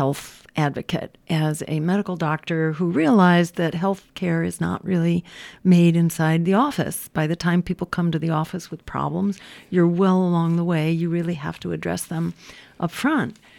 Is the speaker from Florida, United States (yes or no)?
no; Massachusetts, United States; the Democratic Party in my home state of Massachusetts decided that they were going to repeal the campaign finance reform